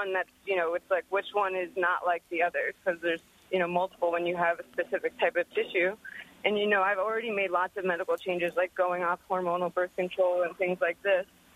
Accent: New York, United States; I mean, I'm from New York. I was raised, like, very, you know, not super progressive, somewhat traditional

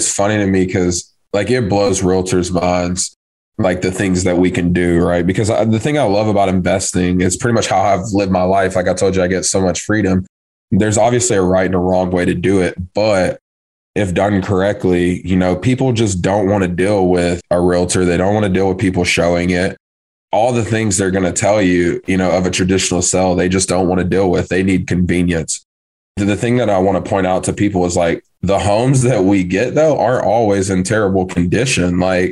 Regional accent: Tennessee, United States; He was from Tennessee. I'm from Tennessee. So we built great rapport.

